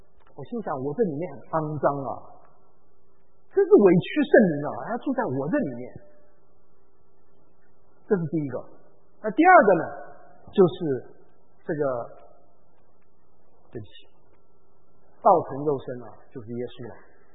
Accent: China; 我想有道理，我们中国人更厉害，对。

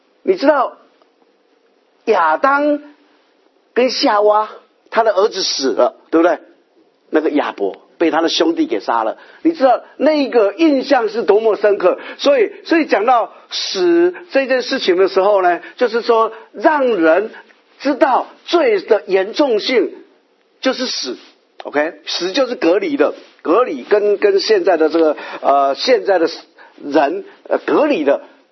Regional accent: China; 我们中国人有一个想法

